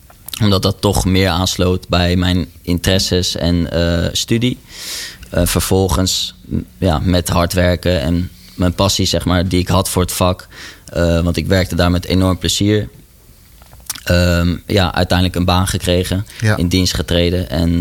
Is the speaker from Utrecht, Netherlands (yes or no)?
no; Bennekom, Gelderland, Netherlands; also born or lived in Zwolle; Omdat ik studeerde in Amsterdam aan de VU. En daarvoor opgegroeid in Bennekom. Ik ben wel geboren in Zwolle.